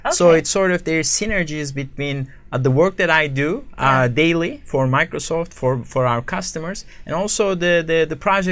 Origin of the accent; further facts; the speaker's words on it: Istanbul, Turkey; I'm from Istanbul, Turkey.